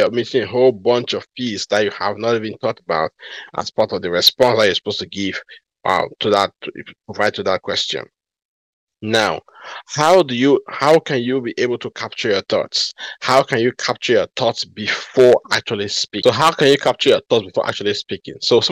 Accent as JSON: {"language": "English", "region": "New York", "country": "United States", "said": "I know as a New Yorker, they always say that New Yorkers speak so fast."}